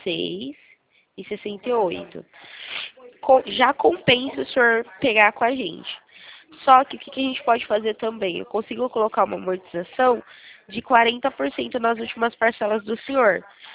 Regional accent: São Paulo, Brazil; eu sou aqui do estado de São Paulo

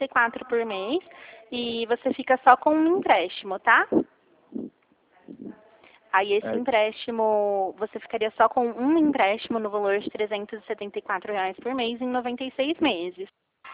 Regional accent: Cosmópolis, São Paulo, Brazil; Eu sou de Cosmópolis

